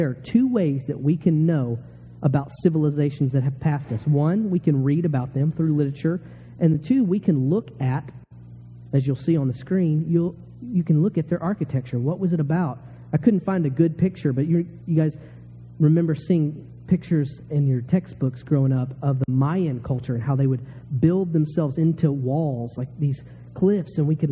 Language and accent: English; Texas, United States; moved away; I'm from Texas. All this snow and stuff is really starting to get me.